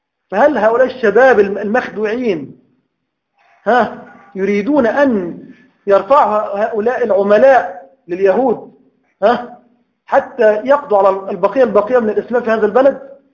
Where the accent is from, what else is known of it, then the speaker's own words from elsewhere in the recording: Egypt; ويؤجج نار الفتنة عندنا في مصر